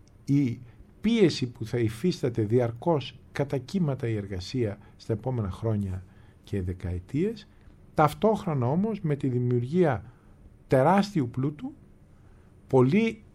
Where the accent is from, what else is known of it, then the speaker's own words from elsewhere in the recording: Athens, Attica, Greece; εγώ μεγάλωσα στην Αθήνα, με πολλαπλές καταγωγές οικογενειακές και από την Σμύρνη και από τη Μάνη, πατρική από τη Μάνη